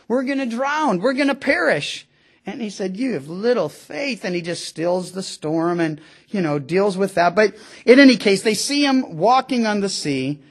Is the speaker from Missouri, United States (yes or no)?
yes; Missouri, United States; See, I'm from Missouri, the show me state.